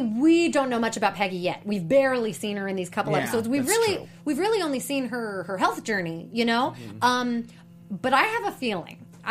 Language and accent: English; California, United States; Yes, and to me, like, I'm from Orange County.